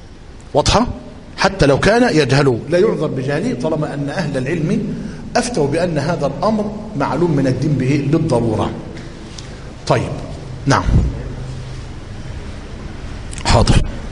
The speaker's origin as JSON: {"language": "Arabic", "country": "Egypt"}